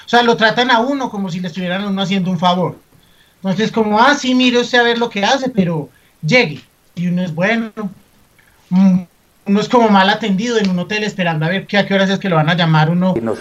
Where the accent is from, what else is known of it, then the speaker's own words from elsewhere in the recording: Manizales, Caldas, Colombia; Bueno, yo soy de aquí de Manizales.